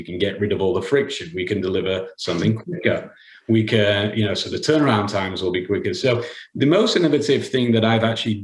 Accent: England, United Kingdom; And I'm English, you know, we don't get over 70 degrees normally.

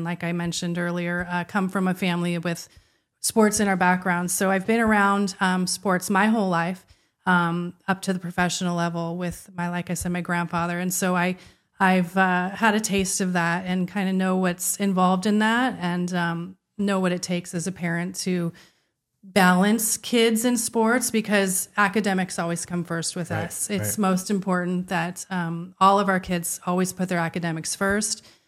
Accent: Newport Beach, California, United States; Lived in the Orange County, Newport Beach, Irvine area. That's mm-hmm. where he and I both grew up.

